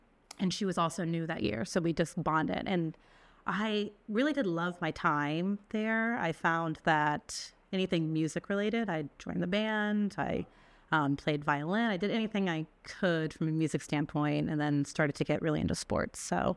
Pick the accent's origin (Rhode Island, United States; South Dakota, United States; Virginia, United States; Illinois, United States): Virginia, United States; Woodbridge; Well, I grew up in Woodbridge, Virginia, so yeah. Northern Virginia. I'm one of nine children.